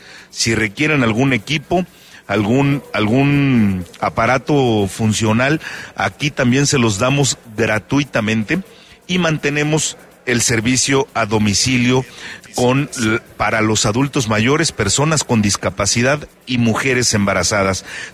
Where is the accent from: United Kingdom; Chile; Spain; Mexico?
Mexico; como buenos mexicanos, nos acordamos del doctor cuando estamos enfermos